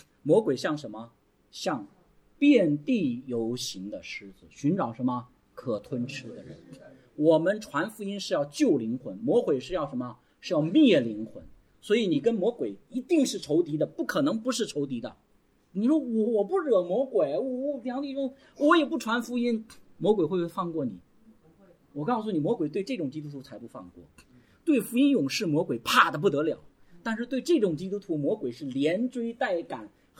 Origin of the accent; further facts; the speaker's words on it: China; 在我们中国流行的不是独居无虑，是另外一个词儿，叫岁月静好，是吧？